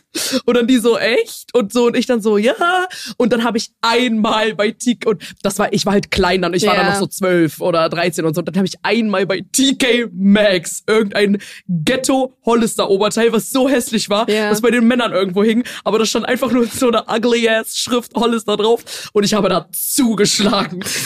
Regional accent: Braunschweig, Lower Saxony, Germany; Ich bin in Braunschweig zur Schule gegangen.

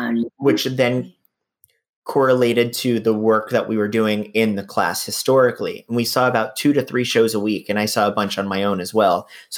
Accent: New York, United States; But there's no other place for me. I'm a New Yorker.

